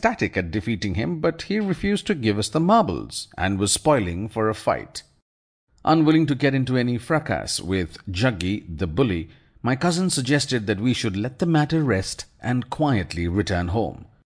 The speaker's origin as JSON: {"language": "English", "region": "Punjab", "country": "India", "tie": "born or raised there", "said": "my maternal uncle's place in my home state of Punjab, where I spent all my formative years under the guardianship of my Naniji, my maternal grandmother"}